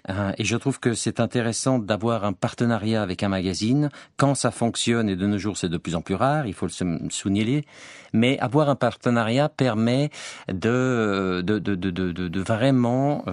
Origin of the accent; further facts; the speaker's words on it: Geneva, Switzerland; born there; Habitant à l'époque à Zurich, je me suis dit qu'il serait plus facile de travailler à Genève, ma ville natale